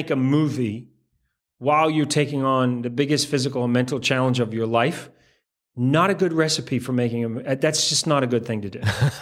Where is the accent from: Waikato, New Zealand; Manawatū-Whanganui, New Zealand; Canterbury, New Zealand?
Canterbury, New Zealand; But in New Zealand, this guy who's from my hometown, there's nothing. And I'm trying now to raise the money to put a permanent fixture in Christchurch